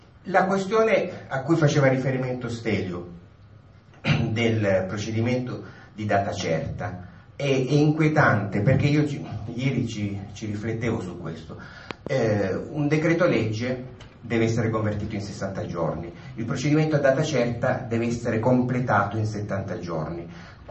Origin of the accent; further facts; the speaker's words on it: Apulia, Italy; Per esempio, in tutta la zona del Salento, da dove vengo io, ci sono i coralli bianchi a poche miglia dalla costa